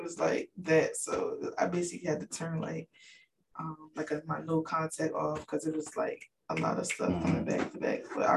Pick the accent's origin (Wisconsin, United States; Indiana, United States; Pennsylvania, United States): Pennsylvania, United States; Philadelphia; now in Raleigh, United States; because I'm from Philly.